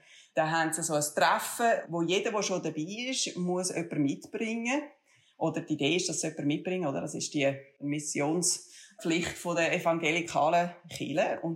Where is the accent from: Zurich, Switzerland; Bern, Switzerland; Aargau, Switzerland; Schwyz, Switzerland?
Zurich, Switzerland; Männedorf; Also ich bin in Männidorf am Zürichsee aufgewachsen und habe dann an der Universität Zürich mit dem Christoph Geschichte und Völkerrecht und internationale Beziehungen studiert.